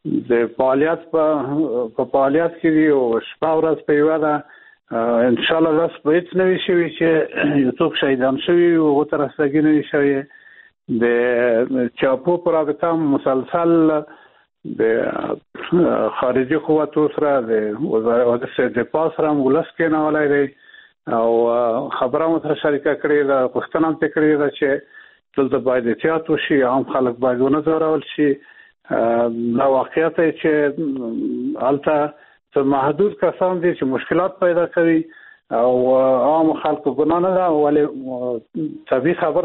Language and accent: Pashto; Afghanistan; موږ د افغانستان خلک یو او د افغانستان نه جزا نه یو